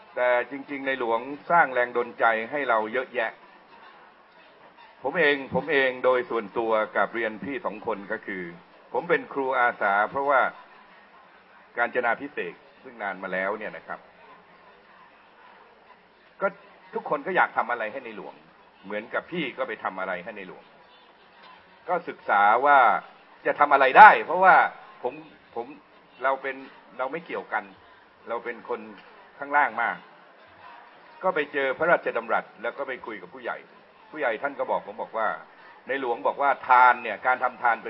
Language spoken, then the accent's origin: Thai; Bangkok, Thailand; ผมเป็นคนกรุงเทพแต่ผมมีความรู้สึกผมอยากไปสอนหนังสืออีสาน